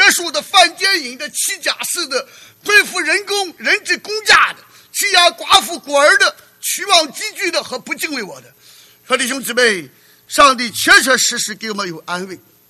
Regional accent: China; 那我们中国人往往讲，天堂近了，赶紧进天堂吧。

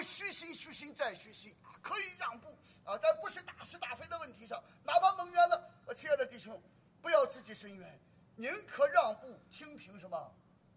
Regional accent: China; 我们中国人不光要熟悉电脑，我们要进入人道领域，要熟悉复杂的人际关系

